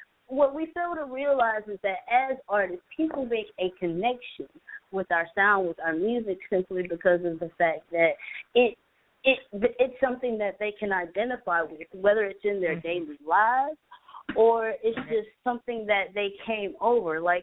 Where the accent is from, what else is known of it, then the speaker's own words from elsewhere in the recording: Birmingham, Alabama, United States; some of the artists I've had the pleasure of interacting with here in my hometown will be an essential part of establishing Birmingham a little bit more as far as the music industry is concerned.